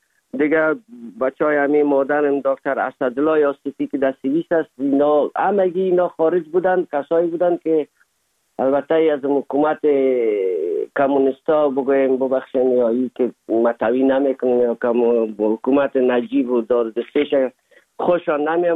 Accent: Afghanistan; now in Germany; زمانی که ما از افغانستان آمدیم

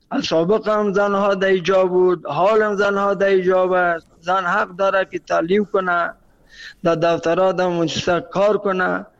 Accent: Afghanistan; ما خودم پورا افغان هستم

